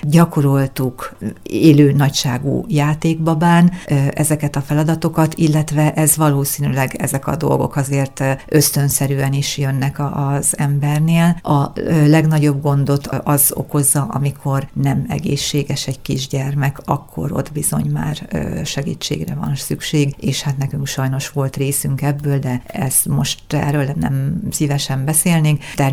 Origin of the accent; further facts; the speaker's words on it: Debrecen, Hajdú-Bihar, Hungary; now in Nyíregyháza, Hungary; Én debreceni vagyok, Debrecenben teljesen egyedül.